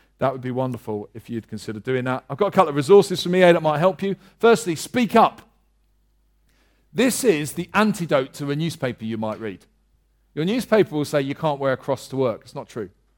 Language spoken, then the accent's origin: English; London, United Kingdom; I grew up in South London, so it's like coming home, except this is a bit far out.